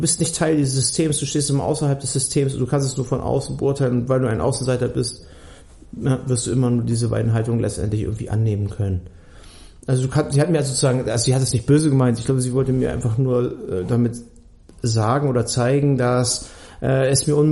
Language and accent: German; Munich, Bavaria, Germany; Und dann sind wir ja nach Bayern gezogen. Also ich bin ja in München groß geworden